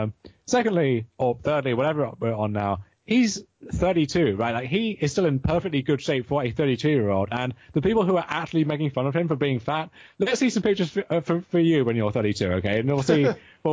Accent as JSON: {"language": "English", "region": "the South", "country": "United States", "tie": "born or raised there", "said": "I grew up in the South."}